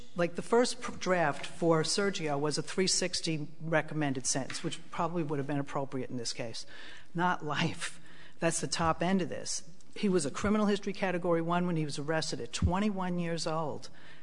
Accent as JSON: {"language": "English", "town": "Tucson", "region": "Arizona", "country": "United States", "said": "So, in effect, I'm the first attorney on this case, and I'm from Tucson."}